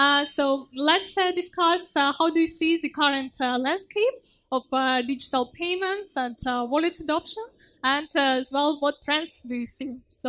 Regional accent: Ukraine; English is a second language; now in Dubai, United Arab Emirates; I'm from Ukraine originally and have been living partly in the UAE, in Dubai.

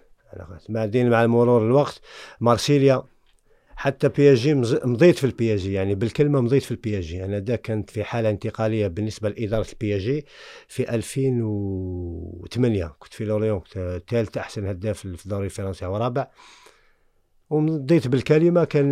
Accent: Algeria; أنا من الجزائر، مولود الجزائر،

